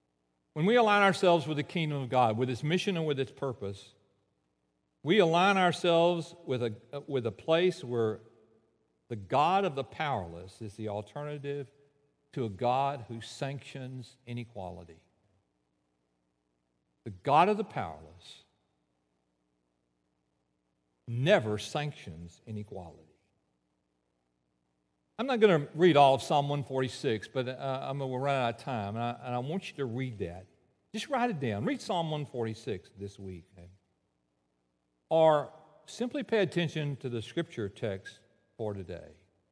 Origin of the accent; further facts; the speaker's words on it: Baytown, Texas, United States; I grew up in Baytown where there was never night, okay.